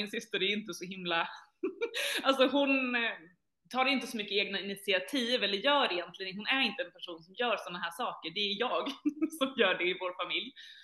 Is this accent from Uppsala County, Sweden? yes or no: yes; Uppsala, Uppsala County, Sweden; now in Spain; Jag kommer från Uppsala, född och uppväxt där.